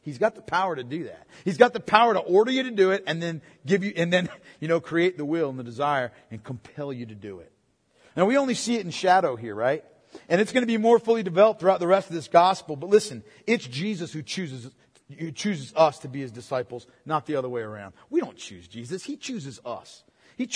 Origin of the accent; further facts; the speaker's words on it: Canton, United States; When I was growing up, my hometown, Canton, our rival town was Troy.